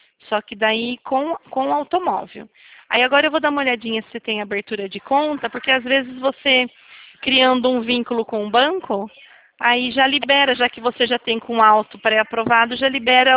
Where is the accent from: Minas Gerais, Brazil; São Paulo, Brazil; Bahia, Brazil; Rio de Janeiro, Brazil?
São Paulo, Brazil; Eu sou de São Paulo.